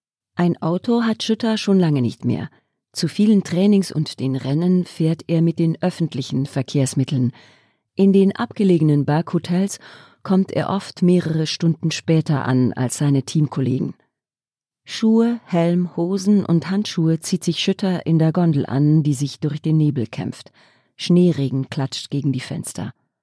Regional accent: Austria; Das ist die Kindesentwicklung in meiner Heimat. Österreich investiert viel in den Skinachwuchs.

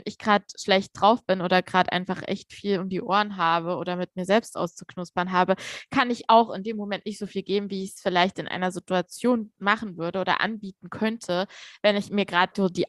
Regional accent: Frankenberg, Germany; Und dann, ja, aus Frankenberg.

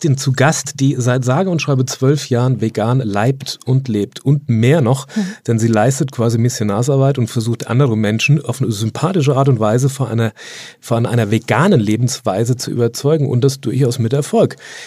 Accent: Hamburg, Germany; so veganes gab es bei uns in Hamburg, alles nicht.

